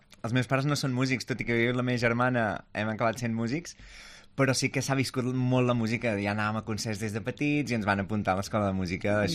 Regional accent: Manlleu, Catalonia, Spain; also born or lived in Can Toni Gros; now in Barcelona, Spain; Però he crescut a Manlleu.

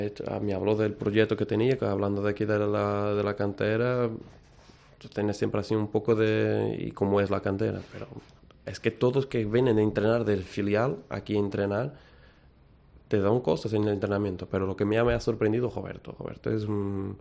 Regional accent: Portugal; Spanish is a second language; Y en Portugal, dejar una abuela, yo soy portugués

